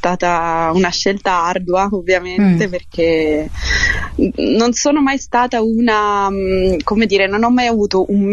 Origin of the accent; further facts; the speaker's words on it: Palermo, Sicily, Italy; Ho iniziato sì con il teatro sin da bambina, e a Palermo, perché sono siciliana, sono di Palermo